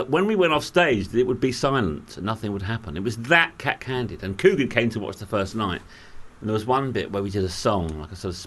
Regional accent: Greenwich, London, United Kingdom; No, I grew up in Greenwich, which is just down the road.

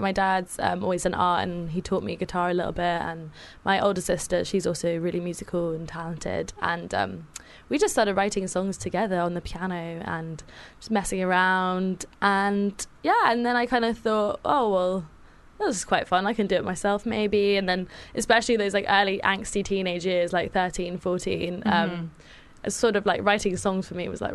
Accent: South Africa; also born or lived in United Kingdom; if I want to say I'm South African, I can say I'm South African. If I want to say I'm, you know, British, I can say that.

